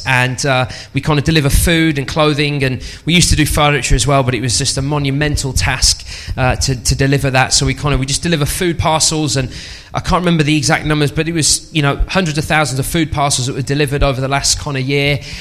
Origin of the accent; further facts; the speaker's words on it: Birmingham, West Midlands, United Kingdom; I have a little bit of an accent, and I'm from Birmingham, and I hope it's not too strong though.